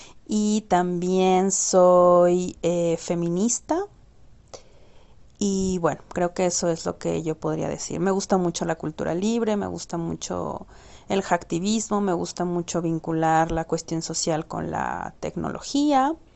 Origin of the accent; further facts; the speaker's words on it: Mexico; soy diseñadora gráfica mexicana que desde hace 10 años decidió utilizar exclusivamente software libre